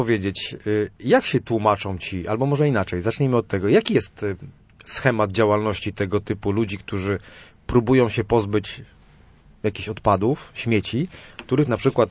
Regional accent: Słupsk, Pomeranian Voivodeship, Poland; ja jestem ze Słupska i odnoszę takie wrażenie, że tutaj w regionie słupskim tych nielegalnych składowisk jest trochę więcej

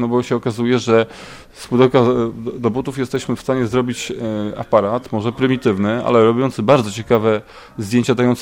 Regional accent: Szczytno, Warmian-Masurian Voivodeship, Poland; Urodziłem się w Szczytnie, większość mojego życia to Szczytno.

